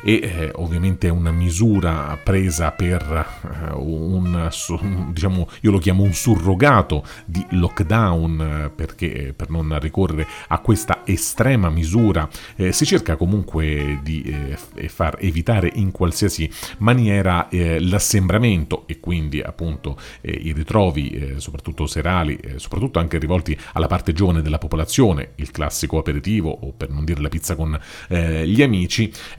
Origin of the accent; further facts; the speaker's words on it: Naples, Campania, Italy; accent: Neapolitan; scusate il mio accento napoletano